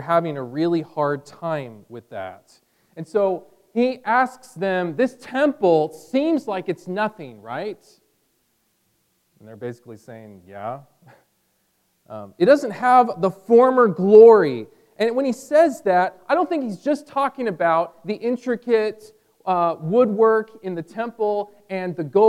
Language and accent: English; California, United States; I come from originally from California and San Francisco Bay Area, and my family knows about earthquakes.